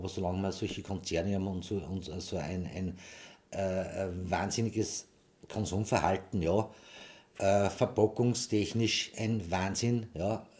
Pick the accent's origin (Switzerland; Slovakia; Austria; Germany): Austria; Linz, Upper Austria; born there; geboren in Linz, bin 62 Jahre